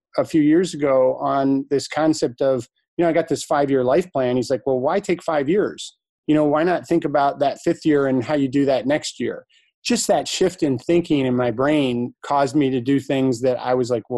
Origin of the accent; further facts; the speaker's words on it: Ann Arbor, Michigan, United States; Came back to my hometown, Ann Arbor